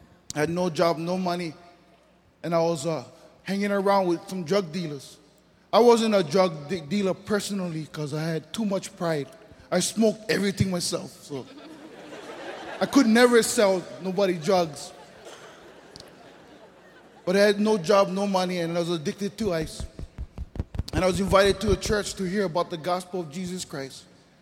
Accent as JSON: {"language": "English", "town": "Papakolea", "region": "Hawaii", "country": "United States", "said": "Then I came home in 1996. I live here from here. I'm from Papakolea."}